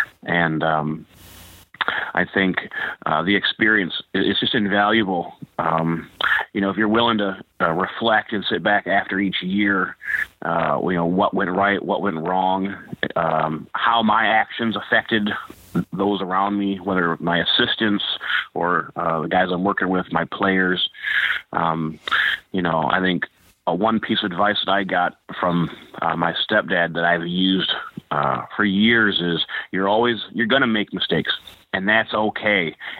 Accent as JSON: {"language": "English", "town": "Riverview", "region": "Michigan", "country": "United States", "tie": "born or raised there", "said": "I grew up in Michigan, a small town called Riverview, Michigan."}